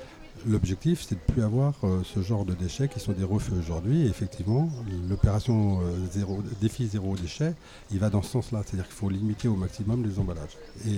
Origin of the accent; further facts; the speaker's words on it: Bourgneuf, France; Moi, je suis révolté, je suis de Bourgneuf